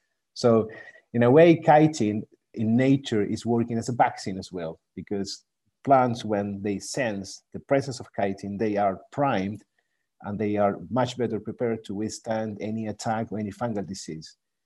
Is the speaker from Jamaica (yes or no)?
no; Chile; English is a second language; also born or lived in Germany; now in United Kingdom; Well, I come from Chile as an agronomist. I studied in Germany my master's, and then I moved to the UK